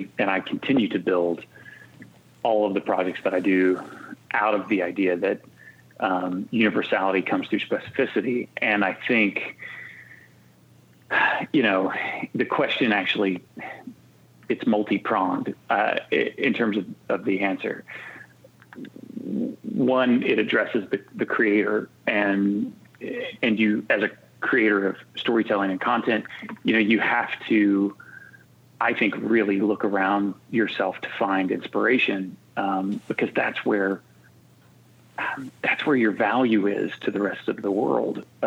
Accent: Arkansas, United States; I think you can identify with them just as a Southerner and as an Arkansan. We come from a place that has rarely been represented on film

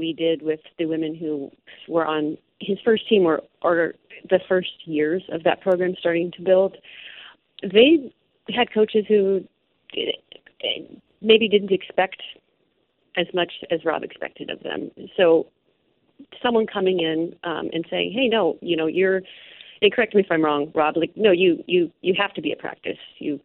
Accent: Missoula, Montana, United States; all these wonderful players who were playing in my hometown that I could go say, oh, I want to be like them. Mm. It was a pretty powerful experience. And also in Missoula, you have 6,000 people.

